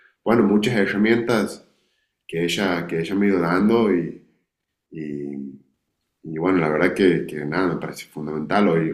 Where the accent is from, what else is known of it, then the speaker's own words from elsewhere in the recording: Santiago del Estero, Argentina; en mi familia, soy de Santiago del Estero, todos los domingos es folclore